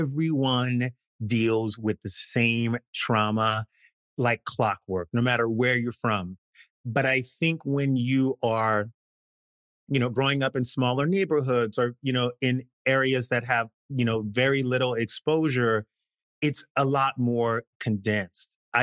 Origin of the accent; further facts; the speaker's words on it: the South, United States; growing up in the South as a Black gay man, first of all, you have to deal with the Black thing.